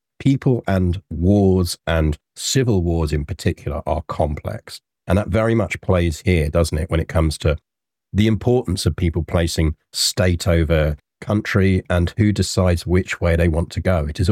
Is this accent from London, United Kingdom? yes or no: yes; London, United Kingdom; also born or lived in United States; if people ask me what I am, first thing I'll describe myself as is a Londoner. I'll call myself a Londoner almost before I call myself British.